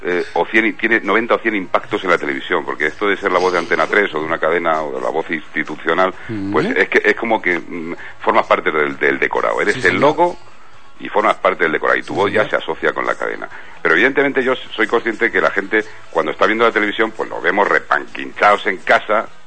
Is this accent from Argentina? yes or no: no; Toledo, Castilla-La Mancha, Spain; porque yo soy toledano, soy manchego de pro